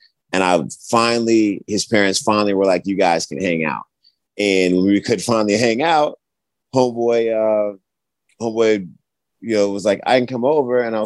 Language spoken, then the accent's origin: English; Loma Linda, California, United States; born there; So I was born in California, Loma Linda, right? And I don't really remember much of that, but I remember a little bit of it.